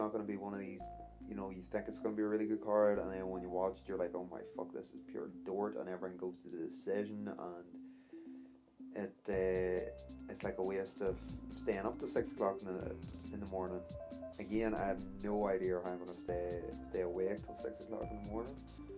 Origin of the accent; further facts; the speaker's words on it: Ireland; I'm from Ireland itself